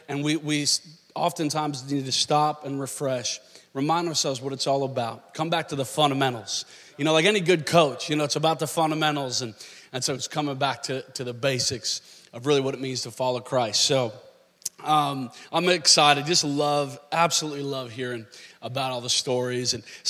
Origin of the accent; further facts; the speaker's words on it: Minnesota, United States; also born or lived in Seattle; now in San Diego, United States; I grew up in Minnesota, then Seattle, now San Diego. I have no excuse for sounding a little bit Southern.